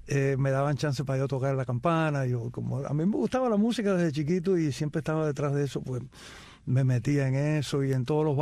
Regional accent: Sancti Spíritus, Cuba; Y bueno, me crié completo ahí en Santi Espíritu.

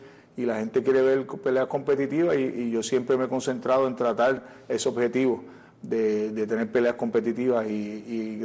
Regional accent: Puerto Rico; born there; mi mamá y mi papá, pues como todos saben, son cubanos. Yo nací en Puerto Rico, mi padre se fue de Cuba en el 1961 hacia Puerto Rico buscando su libertad, y allá nací yo.

